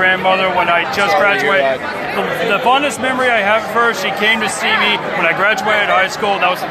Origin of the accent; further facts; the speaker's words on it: Ireland; Hey, I'm Irish too. I get it.